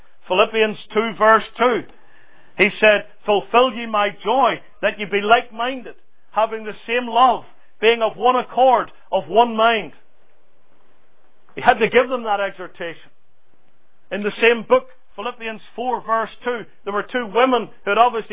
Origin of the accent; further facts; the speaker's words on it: Northern Ireland, United Kingdom; Every bit of blood that runs in my veins is Scottish blood, even though I'm from Northern Ireland, but that's where they hailed from.